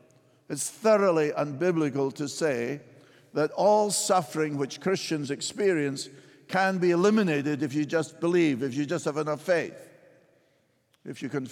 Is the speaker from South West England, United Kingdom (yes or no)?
no; Scotland, United Kingdom; Well, I'm Scottish